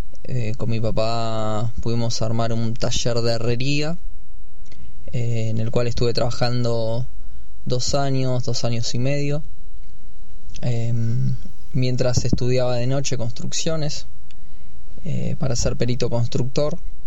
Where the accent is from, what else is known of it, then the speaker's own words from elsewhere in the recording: Bariloche, Río Negro, Argentina; Soy nacido y criado acá en Bariloche. Hice mi primaria en la escuela Techo Amarillo, el colegio 328. Luego hice la secundaria en el SEM 51, Escuela Técnica Jorge Newbery.